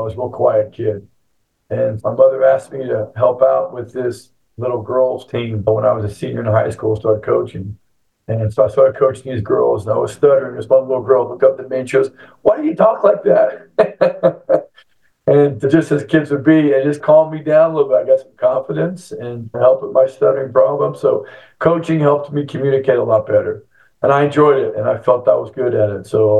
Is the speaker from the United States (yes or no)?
yes; Dallas, Texas, United States; also born or lived in Pittsburgh; So I'm native Texan, born in Dallas, actually, back in 62. So I'm a 62er.